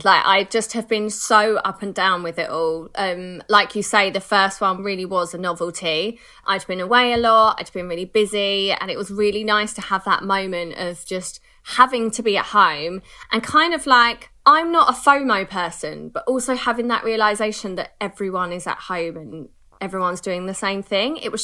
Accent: United Kingdom; We're so British, though, aren't we?

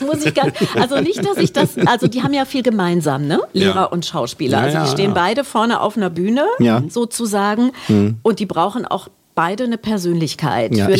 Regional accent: Kassel, Hesse, Germany; Ich komme aus Kassel. Bei uns gab es keinen.

